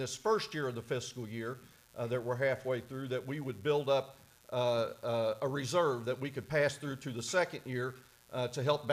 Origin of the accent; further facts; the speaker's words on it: Bedford, Kentucky, United States; Ryan also mentioned I'm from Bedford, and Bedford is, if most people don't know, is just east of here